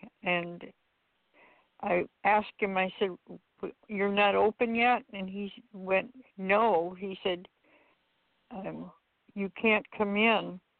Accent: Sitka, Alaska, United States; I'm from the Tlingit tribe in Sitka, Alaska. I'm Kogwantan, which means eagle wolf clan

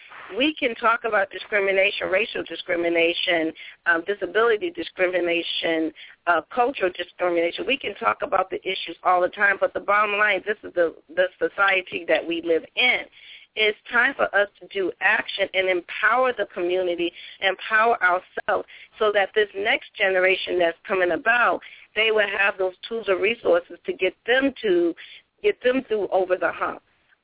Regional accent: United States; Now it is the time, as American people, as people, period, to start doing action.

